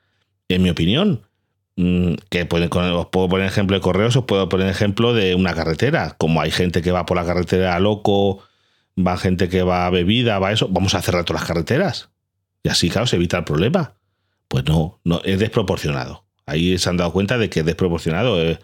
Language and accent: Spanish; Galicia, Spain; yo soy gallego y mis padres escribían, cuando yo era niño, escribían cartas